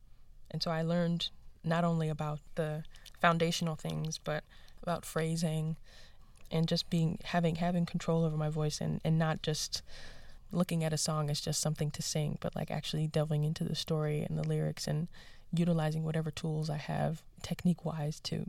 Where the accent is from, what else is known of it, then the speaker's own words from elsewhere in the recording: New York City, New York, United States; So I don't look at that as like, even though I'm from the Bronx, I made it out.